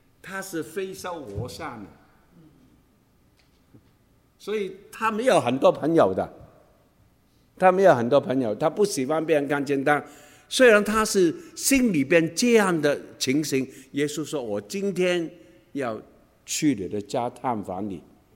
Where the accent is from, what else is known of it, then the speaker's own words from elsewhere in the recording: Guangdong, China; 我们广东人很喜欢开玩笑了，